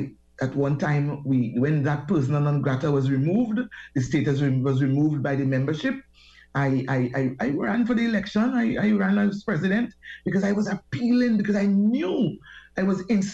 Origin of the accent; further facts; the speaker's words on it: Tobago, Trinidad & Tobago; I come from a community. I grew up in the Fisher Folk community in Tobago.